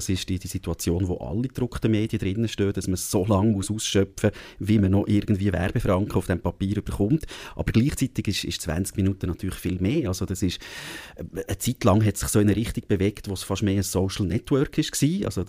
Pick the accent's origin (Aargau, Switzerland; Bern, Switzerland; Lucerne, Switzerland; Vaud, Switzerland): Bern, Switzerland; so eine On-Off-Beziehung, wo ich zu Zürich pflege als Berner.